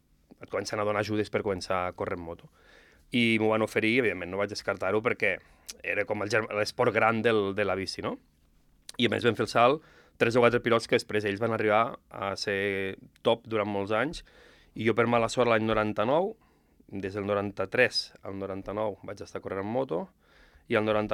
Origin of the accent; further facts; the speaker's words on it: Ordino, Andorra; Jo sóc d'Ordino i allà només hi havia pedres i rius